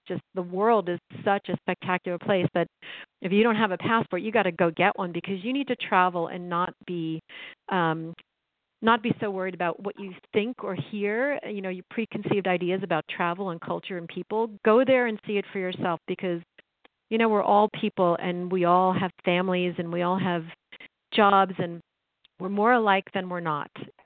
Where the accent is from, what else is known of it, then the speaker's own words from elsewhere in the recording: New York, United States; I know you're in New York. I'm from New York.